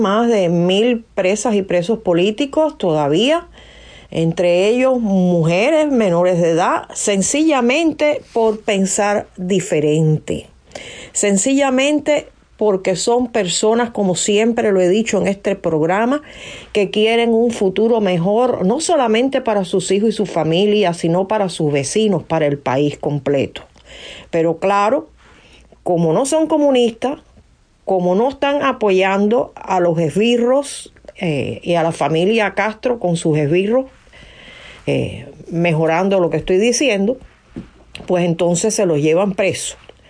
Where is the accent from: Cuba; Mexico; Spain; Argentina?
Cuba; yo soy cubana